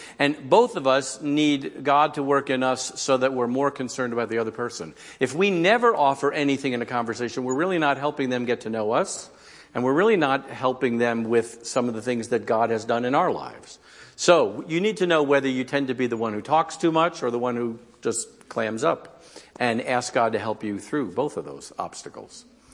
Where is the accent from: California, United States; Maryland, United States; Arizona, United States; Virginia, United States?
Virginia, United States; I'm from Northern Virginia where traffic, that's all we talk about.